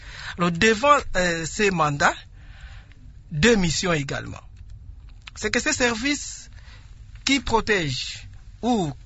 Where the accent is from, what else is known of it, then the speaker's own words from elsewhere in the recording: DR Congo; chez nous en République démocratique du Congo.